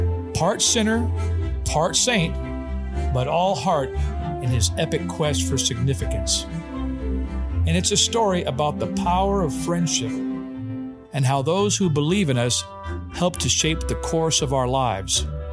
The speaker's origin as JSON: {"language": "English", "town": "Compton", "region": "California", "country": "United States", "tie": "born or raised there", "said": "I grew up in Compton, the ghettos of California. So I have seen everything that life has to offer."}